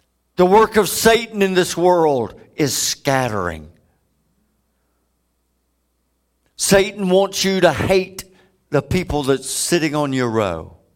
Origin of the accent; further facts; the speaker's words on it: United States; since I'm American, I want to hit our country first.